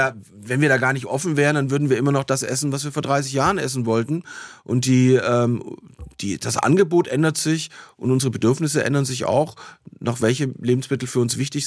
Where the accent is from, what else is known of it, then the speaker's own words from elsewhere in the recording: Stuttgart, Baden-Württemberg, Germany; born there; Ich bin in Stuttgart geboren, man hört es mir nicht mehr an. Ich habe keinen Dialekt mehr, aber bin schon auch sozialisiert.